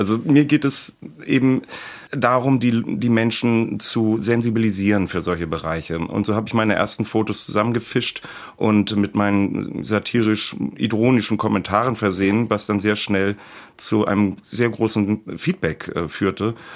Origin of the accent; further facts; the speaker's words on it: Schleswig-Holstein, Germany; in meinem Heimatdorf in Schleswig-Holstein